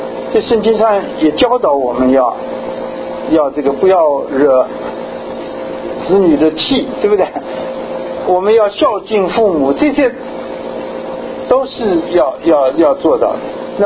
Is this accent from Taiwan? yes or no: no; China; 我们中国人实际上叫什么不知道，也叫香柏树吗？中国有没有啊？